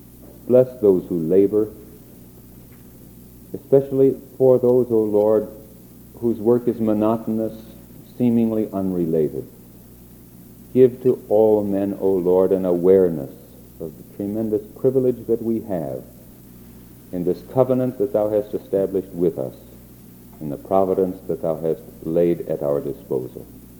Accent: Quad Cities, Illinois, United States; I come from the Quad Cities in Illinois, where supposedly the farm equipment capital of the world is, where in mass production all the farm equipment is manufactured.

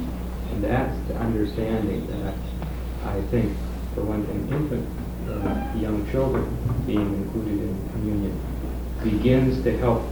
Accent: Minnesota, United States; I grew up in Minnesota

